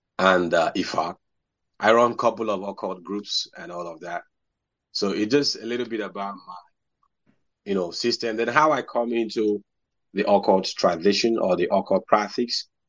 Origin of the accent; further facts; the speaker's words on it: Nigeria; I am from Nigeria, Africa, precisely. I am an Ifa Babalawo, that is a priest in Ifa tradition of the Yoruba people.